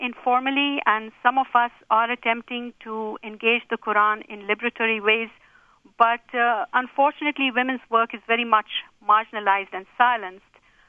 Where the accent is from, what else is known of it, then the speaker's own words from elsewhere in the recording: Pakistan; Well, I'm from Pakistan, and I've seen them in Pakistan.